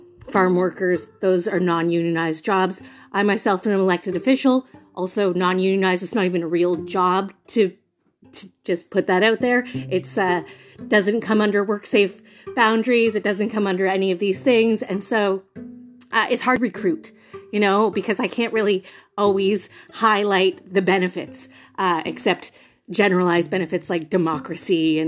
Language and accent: English; Ontario, Canada; So I'm from Ontario originally, but I've been in BC for some time now.